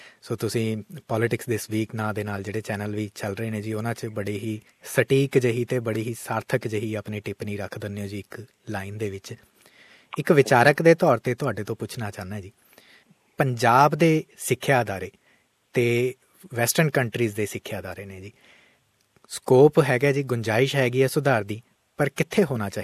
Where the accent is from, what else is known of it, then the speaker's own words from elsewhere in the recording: Punjab, India; ਲੁਧਿਆਣਾ ਦੇ ਬੂਟੇ ਹੋ ਜੀ, ਪੰਜਾਬ ਤੋਂ, ਸੋ ਮੈਂ ਵੀ ਉਸ ਜ਼ਿਲ੍ਹੇ ਤੋਂ ਹਾਂ ਜੀ